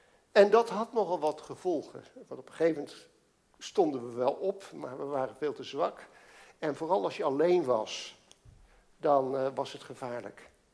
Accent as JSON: {"language": "Dutch", "town": "Alphen aan de Rijn", "region": "South Holland", "country": "Netherlands", "tie": "born or raised there", "said": "Ik moest gisteren even in de buurt van Alphen aan de Rijn zijn. En dat is de plek waar ik opgroeide. En ik kon het niet laten eventjes langs de straten gaan waar ik opgroeide."}